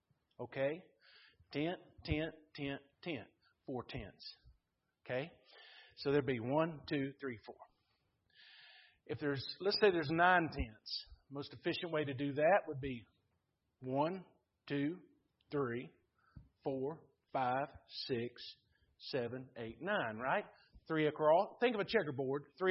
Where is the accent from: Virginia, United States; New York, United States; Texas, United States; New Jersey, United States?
Virginia, United States; Bristol; I grew up in Bristol, Virginia, by the way. So my vernacular.